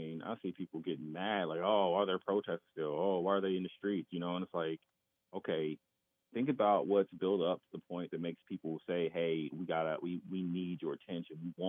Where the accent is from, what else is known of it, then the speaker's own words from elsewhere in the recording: Kansas City, Missouri, United States; I'm from Kansas City, but I need to know and understand rural Iowa.